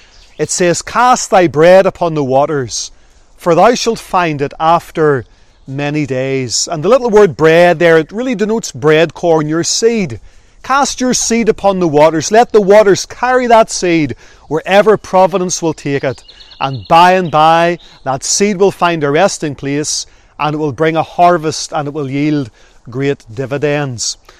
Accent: Northern Ireland, United Kingdom; accent: Northern Ireland; now in Port Lincoln, Australia; he picked up my Northern Ireland accent, and he says, "What are you doing in Kangaroo Island?" I says, "Well, we're on holidays for a day or two, and I live currently in a place called Port Lincoln."

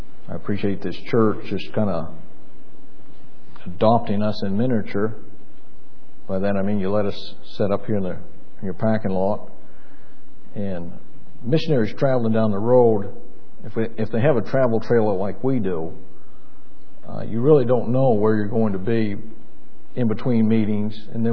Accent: New Hampshire, United States; born there; I was born in New Hampshire, and so you know that's the Deep South to us in Maine.

